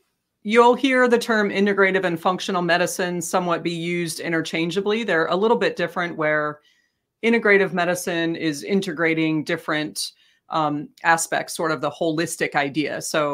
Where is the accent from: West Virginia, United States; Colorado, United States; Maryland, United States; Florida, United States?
Colorado, United States; Boulder; moved away as an adult; also born or lived in Texas; now in South Carolina, United States; No, I grew up in Boulder, Colorado, actually, and then made my way to Texas for college and medical school, and then ended up over here in South Carolina for residency.